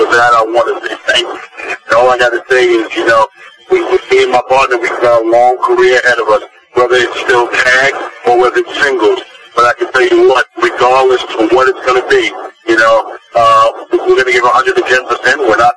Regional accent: Brooklyn, New York, United States; I grew up in Brooklyn, a rough place in Brooklyn, New York

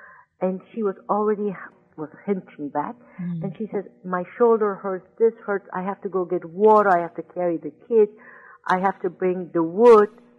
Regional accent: California, United States; if I take you to my hometown in Northern California and see how those people will treat you.

